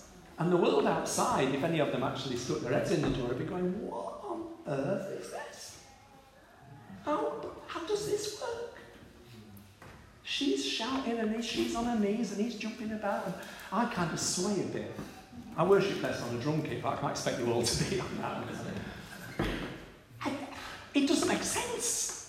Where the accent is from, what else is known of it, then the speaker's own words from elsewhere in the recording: Manchester, North West England, United Kingdom; I'm from Manchester, so I'm all right.